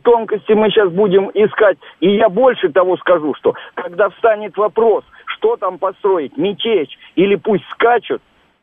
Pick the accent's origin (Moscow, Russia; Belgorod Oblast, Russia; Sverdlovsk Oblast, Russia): Moscow, Russia; я из Москвы.